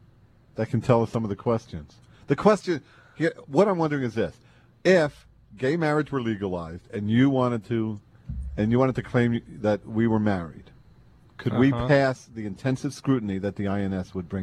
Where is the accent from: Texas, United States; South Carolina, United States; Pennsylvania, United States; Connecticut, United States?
Pennsylvania, United States; Philadelphia; born there; I was born in Philly.